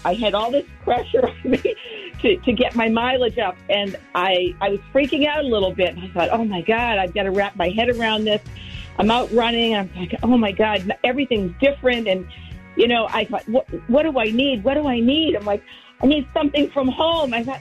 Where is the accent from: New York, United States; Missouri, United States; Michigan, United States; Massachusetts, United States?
Massachusetts, United States; Wellesley; Wellesley.